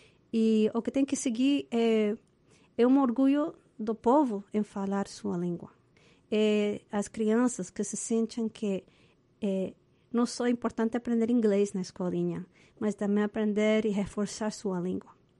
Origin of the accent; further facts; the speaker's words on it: Chile; Portuguese is a second language; eu sou chilena e lá a gente não manda muito mensagem do texto